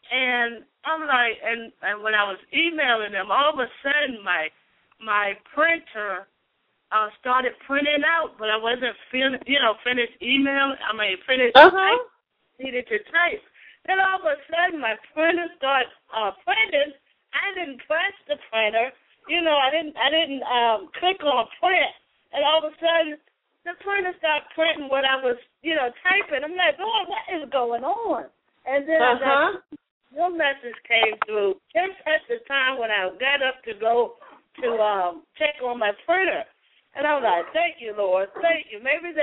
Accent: Fredericksburg, Virginia, United States; I thank God for this prayer line. I'm from Fredericksburg, Virginia.

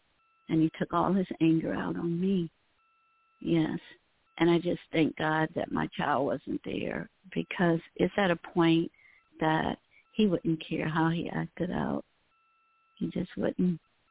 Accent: Mississippi, United States; I'm from Mississippi, as I said, but my family is spread out all over the United States.

